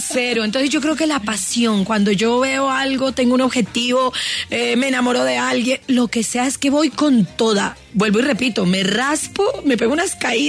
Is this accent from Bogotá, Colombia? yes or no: no; Jamundí, Valle del Cauca, Colombia; De hecho, mi adolescencia la viví en Jamundí. … Jamundí Valle. Yo no nací en Cali.